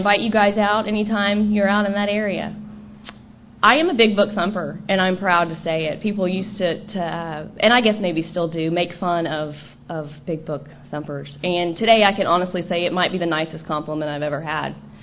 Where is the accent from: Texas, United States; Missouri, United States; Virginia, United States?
Texas, United States; Dallas; now in Seal Beach, United States